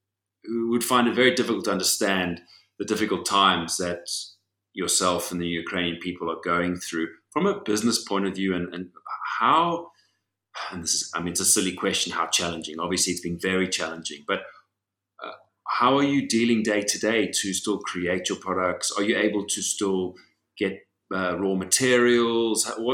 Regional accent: South Africa; moved away; I'm a South African. I've only recently relocated to Europe. I've spent a lot of time in Europe over the years

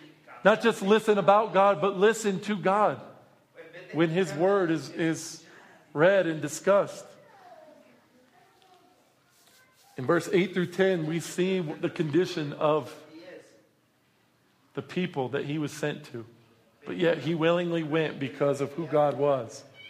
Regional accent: United States; I'm an American. I love myself.

